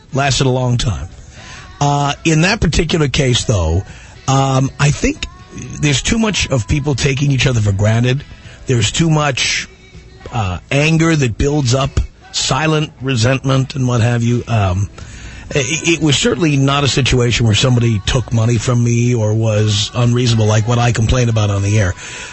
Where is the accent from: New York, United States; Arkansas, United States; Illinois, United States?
New York, United States; New York City; I'm from New York City originally. I did my first radio show in Babylon, Long Island.